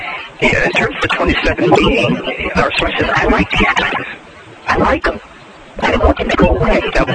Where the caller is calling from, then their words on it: Iowa, United States; from Iowa.